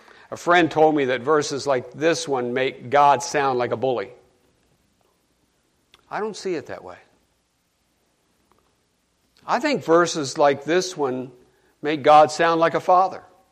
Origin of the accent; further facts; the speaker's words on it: United States; I tell people all the time, I love being an American.